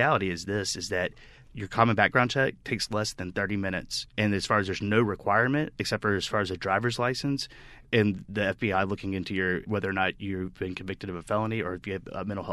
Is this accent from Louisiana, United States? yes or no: yes; Louisiana, United States; I grew up in North Louisiana, and so as far as like if you grew up in North Louisiana, there's a great probability that you do have a firearm.